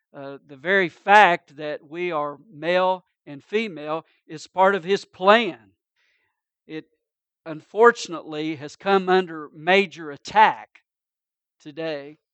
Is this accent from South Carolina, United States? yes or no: yes; Greenville, South Carolina, United States; When I was a boy growing up in Greenville, South Carolina, my father was away from home more than half of every year, preaching across the country.